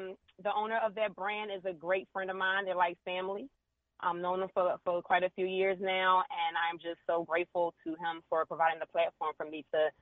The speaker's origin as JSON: {"language": "English", "town": "Philadelphia", "region": "Pennsylvania", "country": "United States", "lives_now": "Washington, United States", "said": "As you mentioned, I'm originally from Philly. I live in D.C."}